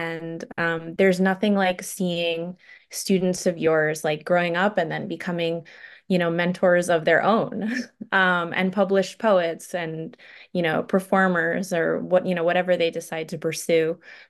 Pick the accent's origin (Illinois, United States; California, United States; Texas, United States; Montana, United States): California, United States; Mill Valley; growing up in the Mill Valley School District and the Timopias School District here in Marin.